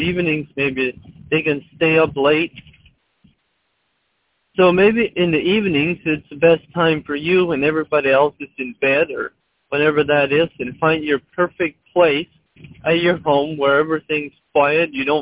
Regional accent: Ohio, United States; I'm from Ohio.

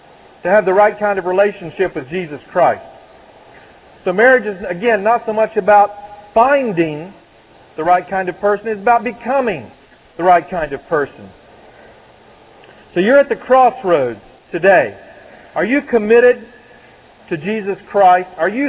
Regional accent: the South, United States; I can't. I'm from the South. Y'all probably hadn't figured that out yet.

